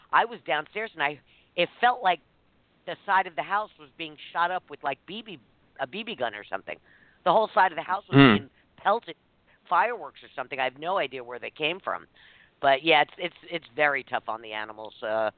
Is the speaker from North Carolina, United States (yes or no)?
no; New York City, New York, United States; Well, we used to get growing up in New York, we used to have a lot of fun.